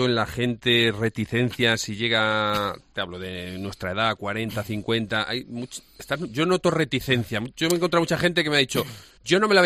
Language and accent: Spanish; Ciudad Real, Castilla-La Mancha, Spain; born there